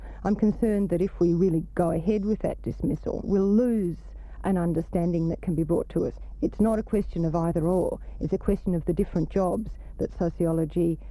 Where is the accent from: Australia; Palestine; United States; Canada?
Australia; As for the power of Lyotard's thesis for me as an Australian secular Jew, it helped me to define